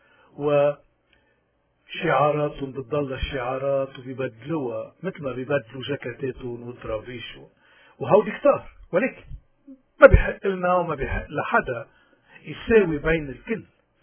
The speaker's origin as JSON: {"language": "Arabic", "country": "Lebanon", "said": "هالنموذج اللي عندنا بلبنان اليوم العالم كله بحاجة له"}